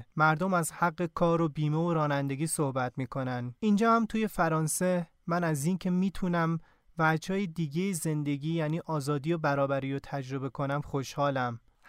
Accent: Afghanistan; also born or lived in Iran; now in France; بهش گفتم که من از ایران اومدم

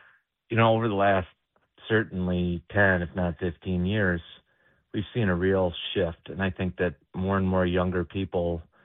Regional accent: Michigan, United States; I mean, I'm 45. I grew up out in Oakland County hearing all the stories about Detroit being a dangerous place

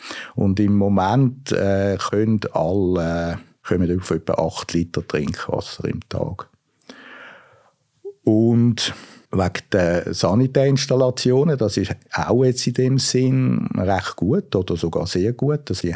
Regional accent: Switzerland; Ich muss jetzt das als Schweizer schon so sagen.

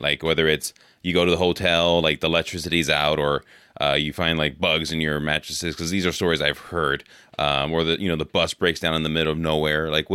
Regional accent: California, United States; Cause I grew up in California in the Bay Area.

